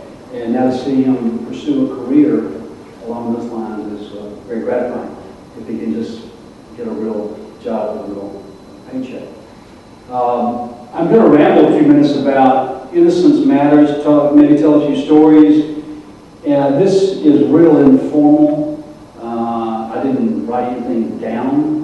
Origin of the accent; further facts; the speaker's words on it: Mississippi, United States; And Mississippi, my home state, there's been almost no innocence activity in that state.